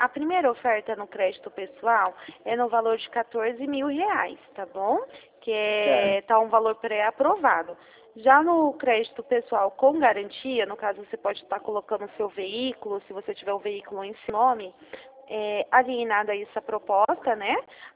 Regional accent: Cosmópolis, São Paulo, Brazil; Não, não, eu sou de Cosmópolis

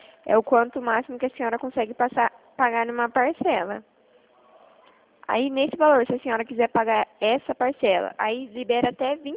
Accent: Limeira, São Paulo, Brazil; eu sou daqui de Limeira

